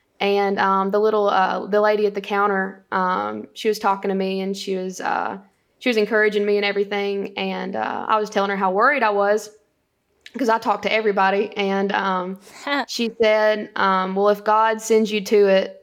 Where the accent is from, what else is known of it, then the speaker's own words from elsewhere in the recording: Winchester, Tennessee, United States; Okay, so I grew up in Grootley Lauger, Tennessee, and Winchester, Tennessee later on. But growing up, small town, my grandfather, he was a preacher.